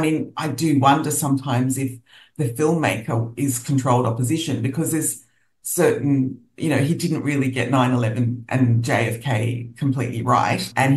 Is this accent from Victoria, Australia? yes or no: no; Wollongong, New South Wales, Australia; I grew up in Wollongong and my mother was Scottish and my father was Italian.